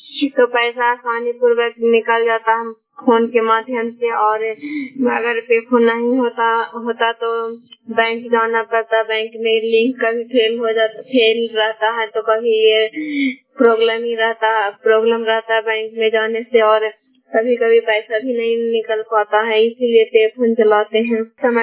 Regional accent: Bihar, India; हम corner paper के रहने वाले हैं, जिला नरंदा पोस्ट पे खड़े थाना चंदी है।

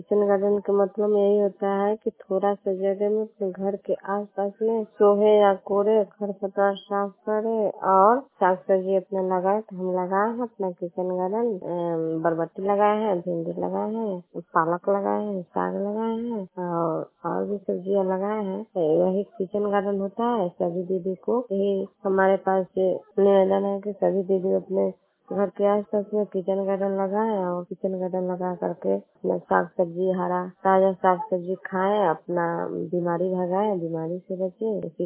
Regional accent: India; मकर प्रखंड के रहने वाली हूँ।

